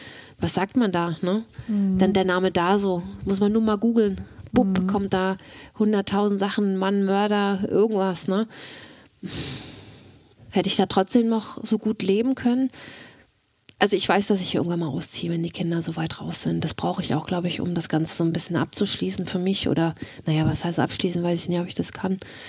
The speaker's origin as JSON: {"language": "German", "region": "Mecklenburg-Vorpommern", "country": "Germany"}